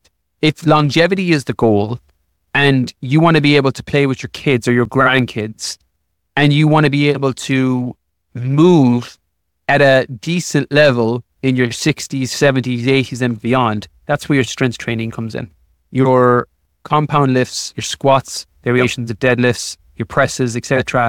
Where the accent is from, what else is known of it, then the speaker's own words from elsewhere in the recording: Ireland; like I'm Irish, there's no avoiding it to some degree.